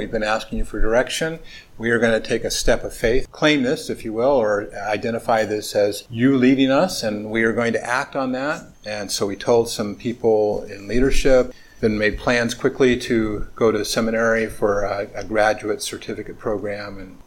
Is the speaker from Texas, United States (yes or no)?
no; California, United States; I grew up in Southern California.